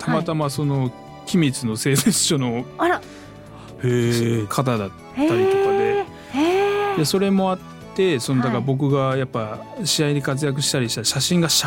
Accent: Kitakyushu, Fukuoka, Japan; あの僕北九州出身なんですけどとか言って

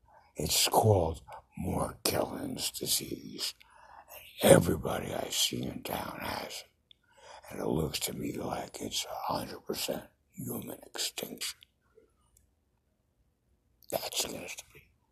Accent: New York, United States; Cuomo resigned. I'm a New Yorker.

